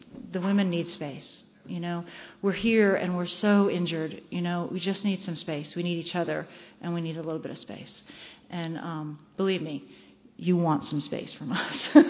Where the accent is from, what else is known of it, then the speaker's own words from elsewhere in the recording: Dunwoody, Georgia, United States; I know my parents aren't going to let me go because I'm from Dunwoody, right?